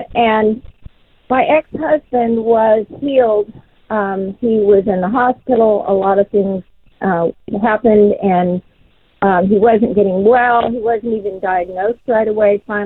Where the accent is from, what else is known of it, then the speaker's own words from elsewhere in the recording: California, United States; I grew up in California, and there is more New Age there.